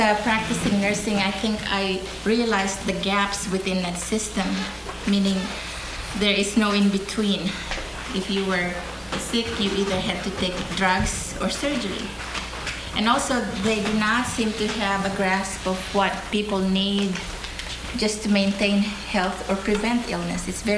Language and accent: English; Philippines; now in United States; So I went to my home country, the Philippines, and studied traditional Chinese medicine.